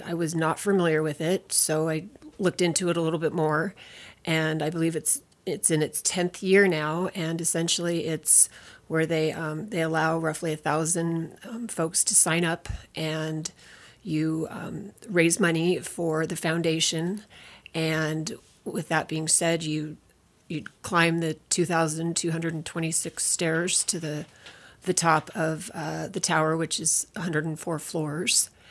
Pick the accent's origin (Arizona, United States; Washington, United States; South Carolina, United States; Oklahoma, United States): Washington, United States; Seattle; I was born and raised in Seattle.